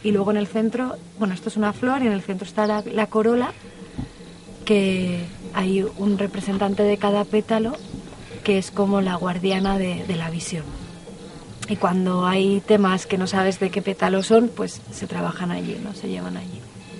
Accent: Madrid, Community of Madrid, Spain; born there; nací en Madrid y hace como 4 años llegué a Aracabe. Había vivido en colectivo en otros lugares

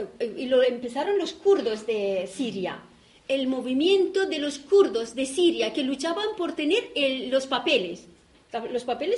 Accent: Barcelona, Catalonia, Spain; yo vengo de Barcelona

